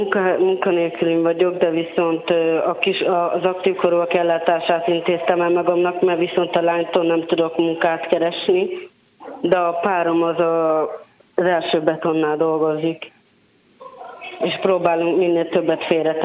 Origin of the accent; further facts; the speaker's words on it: Szeged, Csongrád-Csanád, Hungary; also born or lived in Borsod; Hát én borsodi vagyok, de viszont Szegeden nőttem fel anyukámékkal